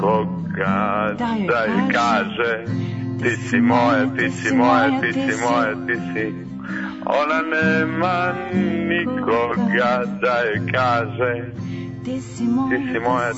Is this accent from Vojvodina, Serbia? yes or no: yes; Subotica, Vojvodina, Serbia; Iz Subotice.